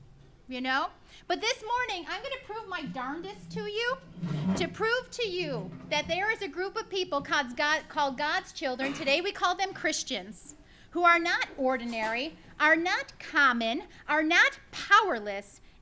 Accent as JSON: {"language": "English", "town": "Niagara Falls", "region": "New York", "country": "United States", "said": "who you might not know this little tidbit because I'm from Niagara Falls."}